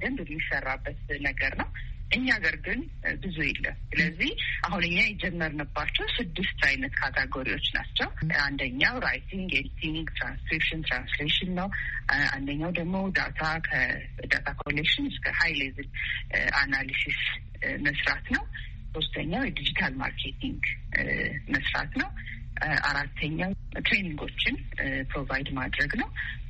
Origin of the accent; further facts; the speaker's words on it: Addis Ababa, Ethiopia; እኔ እንግዲህ ተወልጄ ያደግኩት አዲስ አበባ ነው።